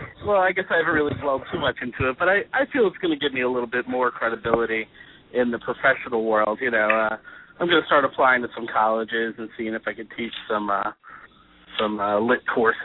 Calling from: Edison, New Jersey, United States; Well, I'm calling from my house in Edison.

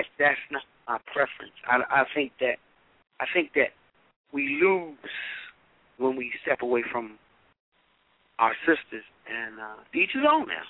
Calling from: Philadelphia, Pennsylvania, United States; I'm calling from Pennsylvania, Philadelphia area.

